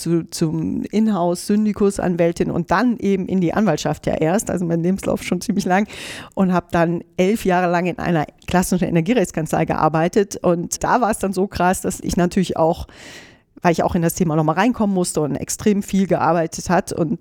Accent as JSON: {"language": "German", "region": "North Rhine-Westphalia", "country": "Germany", "lives_now": "Berlin, Germany", "said": "ich komme aus dem Rheinland, keine Eltern, die mich hier stabil unterstützen konnten"}